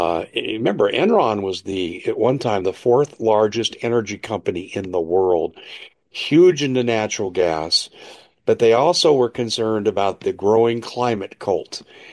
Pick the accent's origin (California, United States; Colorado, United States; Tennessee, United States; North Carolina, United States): Colorado, United States; Denver; when I was a little kid growing up in Denver, Colorado